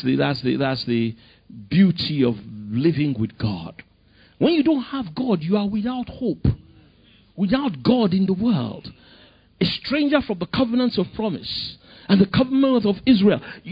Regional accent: Ikoyi, Lagos, Nigeria; You know, when I was a kid, you know, I grew up in Ikoyi and all these silly things.

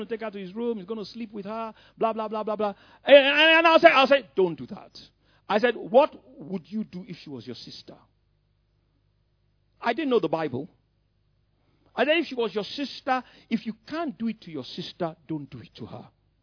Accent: Lagos, Nigeria; I grew up in Ikoyi, you know, I grew up in Lagos, you know, my classmates will tell you

